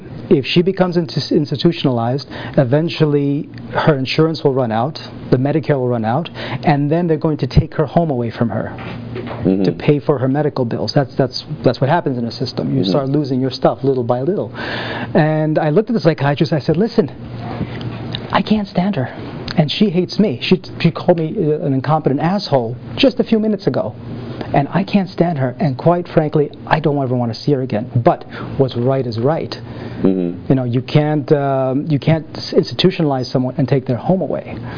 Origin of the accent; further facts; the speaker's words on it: Romania; I'm from Romania.